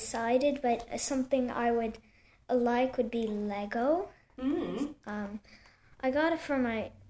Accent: Killarney, Munster, Ireland; I'm from Killarney.

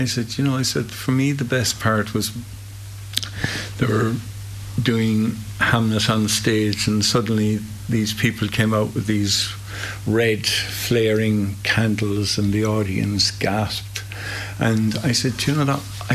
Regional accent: Munster, Ireland; we're lucky that we're from Kerry

